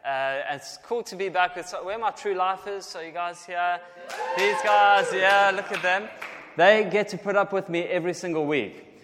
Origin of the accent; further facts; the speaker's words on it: South Africa; now in United Kingdom; Because we are in Britain, but I'm from South Africa